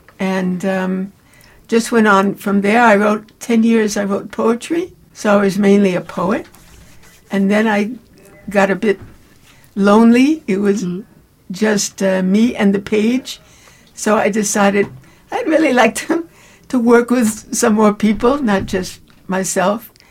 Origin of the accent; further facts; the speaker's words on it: New York, United States; because I grew up in New York, I had the great advantage of having theater at my doorstep.